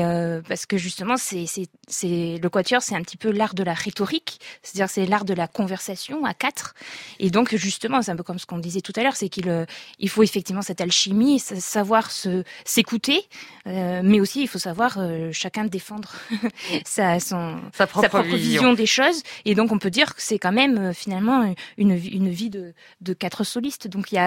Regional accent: Avignon, Provence-Alpes-Côte d'Azur, France; quand on était tout jeune, on est donc originaire d'Avignon et on a eu l'occasion d'aller très souvent au concert

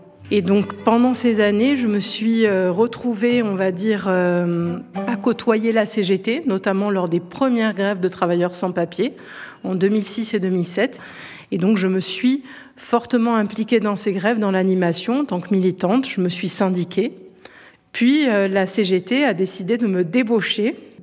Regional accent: Corsica, France; j'ai vécu toute mon enfance en Corse, dans un petit hameau.

